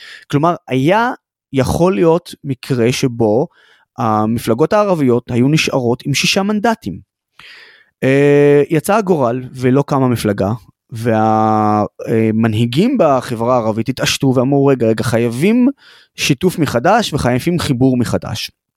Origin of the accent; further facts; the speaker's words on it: Nazareth, Northern District, Israel; אני גדלתי בנצרת כל חיי, ואני יודע את הבעיות של המגזר שלי